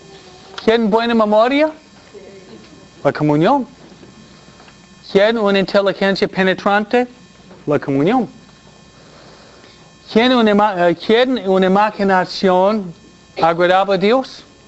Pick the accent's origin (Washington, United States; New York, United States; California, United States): New York, United States; also born or lived in Michigan / New Jersey; Yo nací en Michigan, no Michoacán, ¿no? Pero yo viví en Michigan solamente 2 años. Después, mi papi nos trasladó a New York y New Jersey, ¿no?